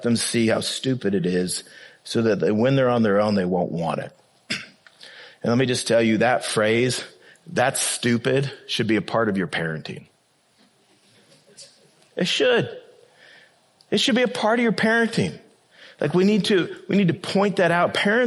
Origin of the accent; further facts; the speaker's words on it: Iowa, United States; I'm from Iowa. I'm like, it's a deer.